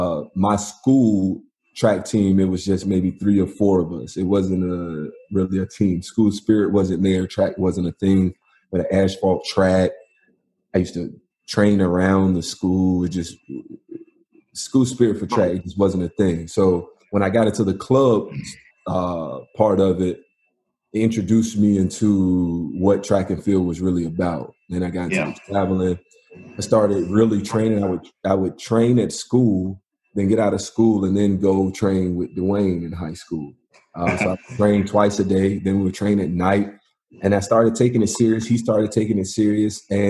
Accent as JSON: {"language": "English", "town": "Portsmouth", "region": "Virginia", "country": "United States", "said": "And then I'm from Portsmouth. So right here in Norfolk, I met the coach"}